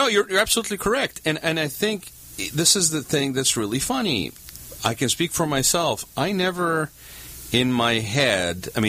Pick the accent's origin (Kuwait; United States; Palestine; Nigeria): Kuwait; also born or lived in Abu Dhabi, United Arab Emirates / Baghdad, Iraq; I was born in Baghdad. I grew up in Kuwait and Abu Dhabi. I was never a citizen in any of those countries